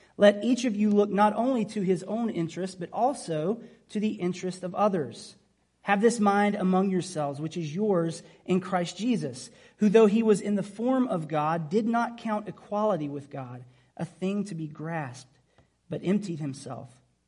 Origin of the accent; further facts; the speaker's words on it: Georgia, United States; it will probably come as no surprise to anyone here who knows that I grew up in Southeast Georgia